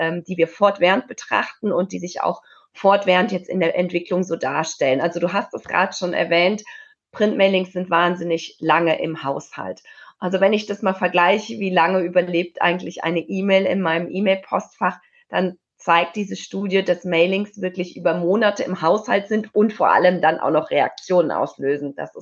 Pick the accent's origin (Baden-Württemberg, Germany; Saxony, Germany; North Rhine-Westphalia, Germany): North Rhine-Westphalia, Germany; Cologne; Ich bin Kölnerin